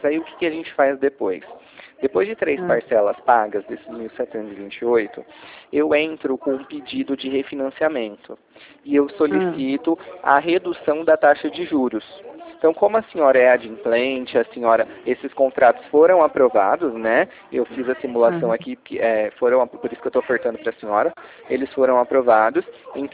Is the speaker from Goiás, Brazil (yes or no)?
no; Ribeirão Preto, São Paulo, Brazil; now in Sertãozinho, Brazil; eu moro em Sertãozinho, mas eu sou daqui de Ribeirão